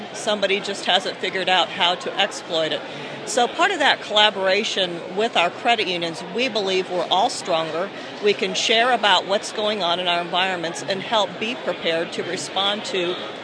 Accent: Michigan, United States; also born or lived in Arizona / Florida; I grew up in Michigan, lived in Arizona, and now live in Florida.

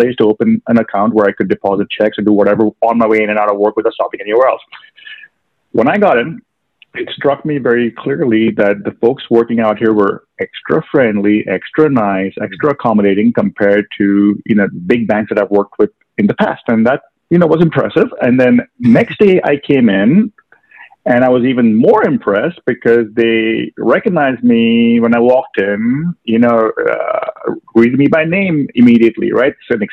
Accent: Mumbai, Maharashtra, India; now in Dallas, United States; So, you know, I grew up in Mumbai, India, and so we didn't have credit unions back there.

